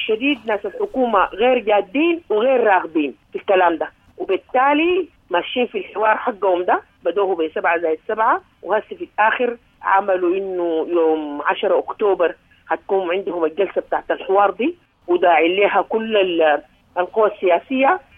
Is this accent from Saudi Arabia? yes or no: no; Sudan; ضروري جدا نتكاتف كلنا كسودانيين عشان نمرق بالبلد لبر الأمان